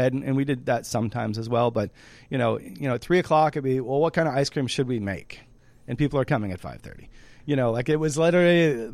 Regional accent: Detroit, Michigan, United States; I grew up in Michigan. I was born in Detroit, and my family wasn't a particularly culinary family.

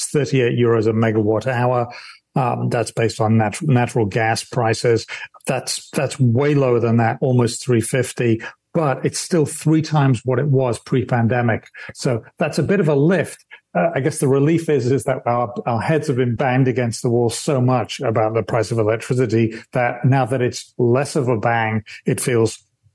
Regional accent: England, United Kingdom; accent: English; I have bad French when I speak it with my English accent

